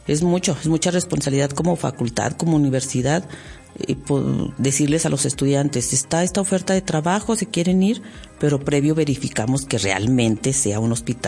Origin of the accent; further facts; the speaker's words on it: Durango, Mexico; Soy la primera mexicana que tiene ese cargo a nivel Latinoamérica.